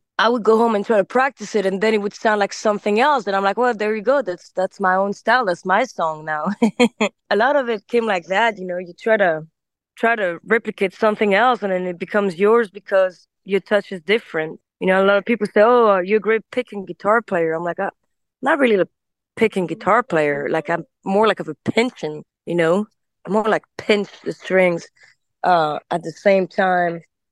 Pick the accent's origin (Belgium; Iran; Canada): Belgium; Brussels, Brussels-Capital Region; also born or lived in Andalusia, Spain; I was born in Brussels, and my mom is Spanish, in Andalusia, where the flamenco music was born. That's the two locations I really grew up. I was going back and forth.